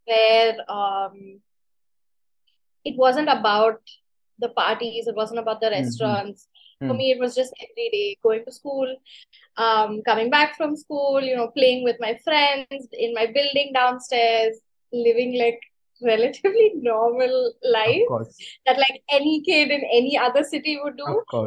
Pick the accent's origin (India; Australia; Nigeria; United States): India; Goa; So I was born and brought up in Goa.